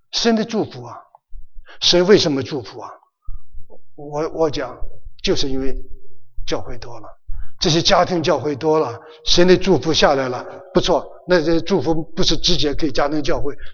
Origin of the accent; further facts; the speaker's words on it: China; 我们还是我们都是中国来的啊，到底我们还是爱我们的国家啊